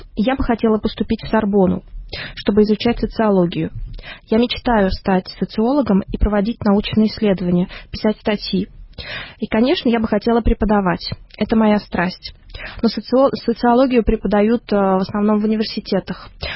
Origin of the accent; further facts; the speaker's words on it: Ivanovo, Ivanovo Oblast, Russia; moved away as an adult; now in Versailles, France; мне 25 лет. Я русская, приехала из России. Мой родной город называется Иваново, это недалеко от Москвы. В этом году я работаю во Франции, в Версале.